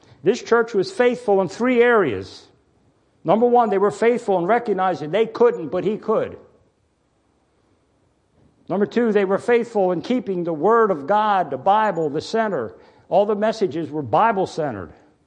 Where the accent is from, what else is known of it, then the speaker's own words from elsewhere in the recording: Baltimore, Maryland, United States; Everybody here that's been coming knows I'm from Baltimore. I've talked about it enough. Well, as a kid in Baltimore City, the year is 1958.